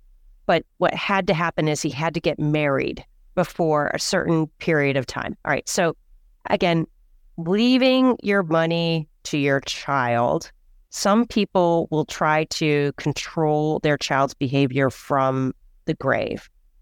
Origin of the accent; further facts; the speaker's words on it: Michigan, United States; I grew up in Michigan and we had an acre garden that we grew 20 different crops on it.